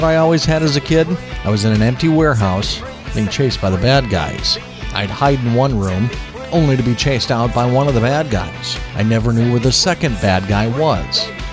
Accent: Los Angeles, California, United States; As a kid growing up in Los Angeles in the early 1980s, hockey was an afterthought.

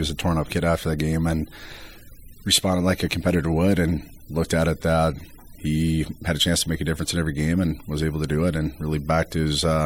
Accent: Iowa, United States; that game sticks out because I'm from Northeast Iowa and had my entire family there.

